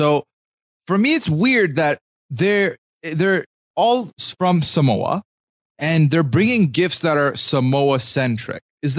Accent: Dubai, United Arab Emirates; so I was born and raised in Dubai.

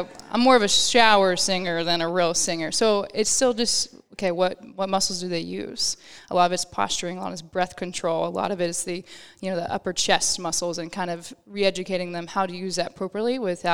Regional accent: Fort Worth, Texas, United States; Yeah, so born and raised in Fort Worth, Texas. Grew up a pretty serious competitive dancer all my life.

